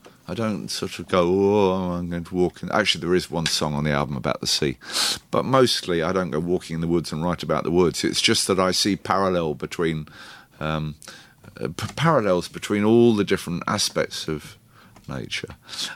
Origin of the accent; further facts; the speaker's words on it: England, United Kingdom; It's not only because I'm English and obsessed with the weather.